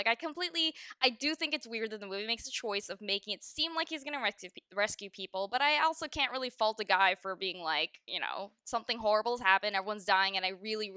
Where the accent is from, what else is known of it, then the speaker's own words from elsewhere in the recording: California, United States; I grew up in California